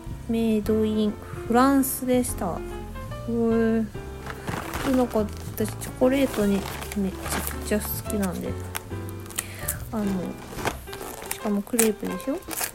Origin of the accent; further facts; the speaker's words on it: Osaka, Japan; now in Tokyo, Japan; 私もともと出身は大阪なんで